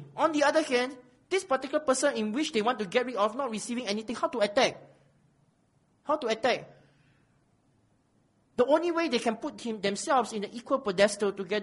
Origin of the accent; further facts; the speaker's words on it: Singapore; Especially we come from Singapore.